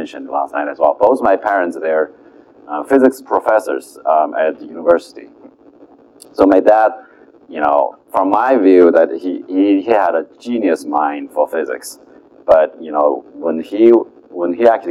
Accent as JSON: {"language": "English", "country": "China", "tie": "born or raised there", "said": "you know, like I said, originally from China. I grew up there."}